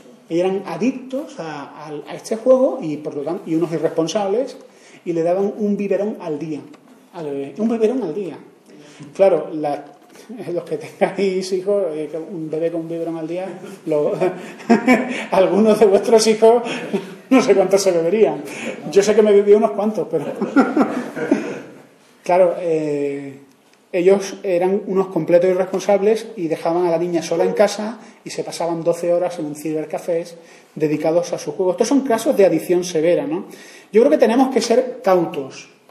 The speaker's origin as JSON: {"language": "Spanish", "region": "Andalusia", "country": "Spain", "said": "Soy andaluz, pero esto es así, ¿eh?"}